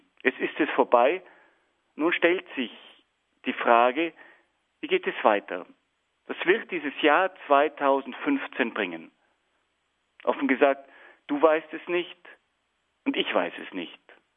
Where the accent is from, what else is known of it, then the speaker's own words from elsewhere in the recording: Bavaria, Germany; in dem wir uns als Deutsche, als Bayern viel fühlen dürfen.